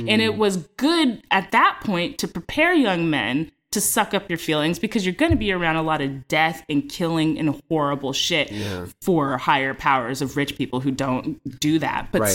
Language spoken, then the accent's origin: English; United States; And I'm just an American Yahoo.